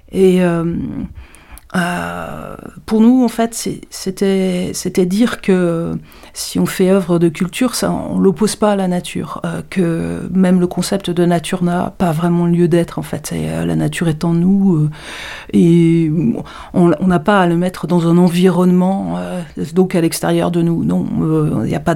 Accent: Paris, Île-de-France, France; je suis née à Paris, je suis parisienne, ça va pas peut-être un petit peu s'entendre là. Et je suis arrivée sur Larzac

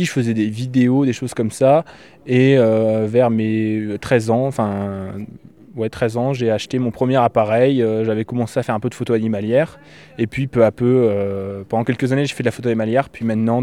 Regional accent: Occitanie, France; Moi, je suis d'Aveyron. Je suis entre Rodez et Villefranche-de-Rouergue, dans le coin de Rieu-Pérou. Donc je suis un local pour ceux qui viennent de Paris ou de loin, et un étranger pour ceux qui viennent de l'Aubrac.

